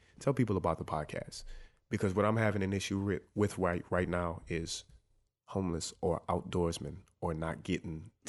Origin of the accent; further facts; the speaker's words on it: New Orleans, Louisiana, United States; now in Dallas, United States; I'm from New Orleans. I'm not from here, and I still don't know Dallas.